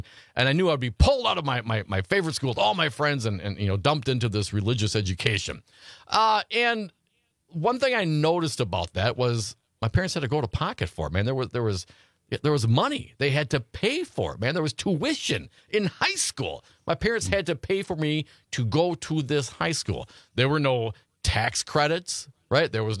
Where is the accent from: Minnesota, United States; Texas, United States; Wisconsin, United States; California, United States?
Wisconsin, United States; Stevensville; I grew up in Stevensville up north there. Hey, not too far out of Appleton, Wisconsin.